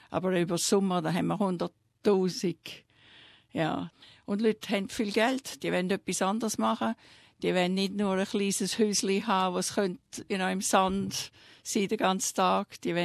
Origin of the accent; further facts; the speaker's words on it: Melbourne, Victoria, Australia; born there; first language Swiss German; German is a second language; ich bin in Melbourne geboren. Schon lange her. und ich habe Schweizerdeutsch geredet, bis ich etwa 6 Jahre alt war. Erst in der Schule habe ich dann Englisch gelernt. So daheim, mein Vater war Polnisch und meine Mutter Schweizerin.